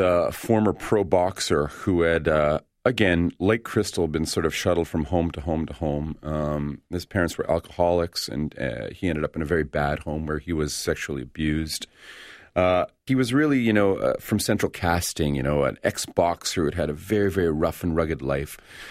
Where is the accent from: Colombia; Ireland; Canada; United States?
Canada; being a Canadian